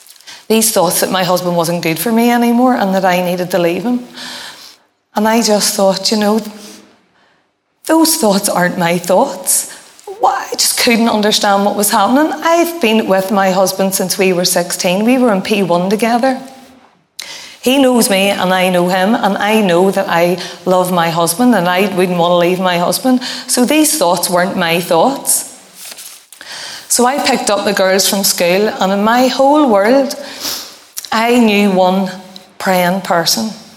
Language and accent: English; Belfast, Northern Ireland, United Kingdom; And I was 38 from Belfast and I had never heard the gospel message.